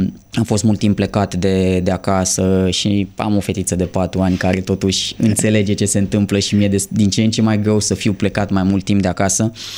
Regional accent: Romania; feedback-ul pe care l-am primit din afară de la oameni cu care am alergat spunând că eu vin din România a fost unul foarte, foarte bun.

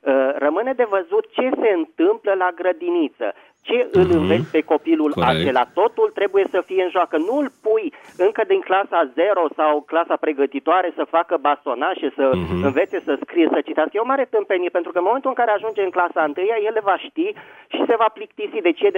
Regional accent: Bucharest, Romania; din București.

